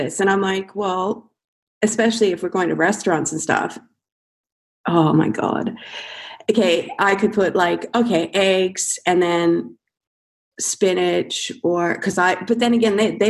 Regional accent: Canada; I'm Canadian

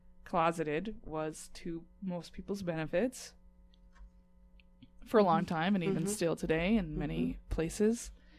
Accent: Montana, United States; I was a little queer girl growing up in Eastern Montana, and I could have used some representation that, like, I didn't know there was a gay person in Montana.

